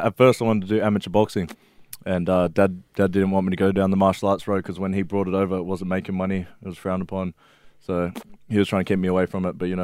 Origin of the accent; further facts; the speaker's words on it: Cranbrook, New South Wales, Australia; also born or lived in Kingswood; We were in Cranbrook and Kingswood.